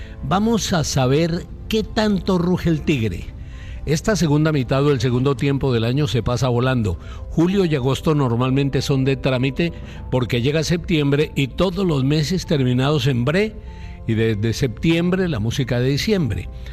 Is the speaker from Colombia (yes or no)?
yes; Colombia; Pero así somos los colombianos, capaces de las hazañas más sorprendentes